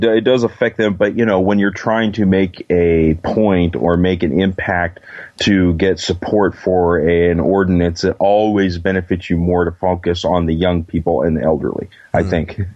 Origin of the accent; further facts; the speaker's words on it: California, United States; I am, actually. I grew up in Alameda County